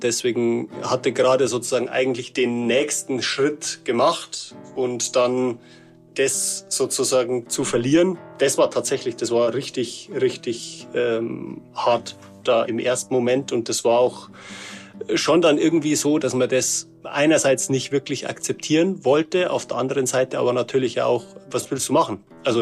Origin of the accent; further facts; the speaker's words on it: Bavaria, Germany; ich komme aus dem Bayerischen Wald